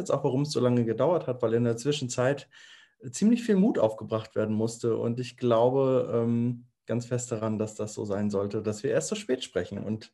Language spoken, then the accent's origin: German; Lübeck, Schleswig-Holstein, Germany; komme ursprünglich aus Lübeck, bin gebürtiger Lübecker